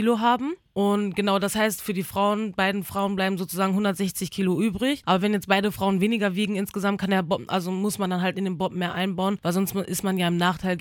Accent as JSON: {"language": "German", "town": "Dortmund", "region": "North Rhine-Westphalia", "country": "Germany", "moved": "as an adult", "said": "ich bin ja aus Dortmund extra hingezogen vor circa 2,5 Jahren zu meinem Trainer."}